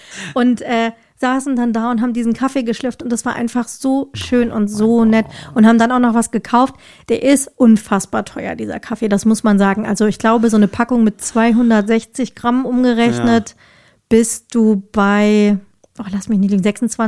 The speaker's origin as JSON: {"language": "German", "country": "Germany", "said": "wir kommen halt aus Deutschland, für uns ist das ja alles irgendwie neu und cool"}